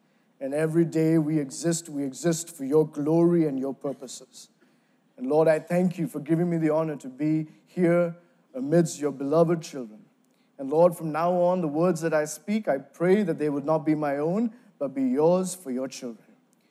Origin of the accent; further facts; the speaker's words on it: Sri Lanka; growing up in Sri Lanka, I had this challenge of having a bit of an inferiority complex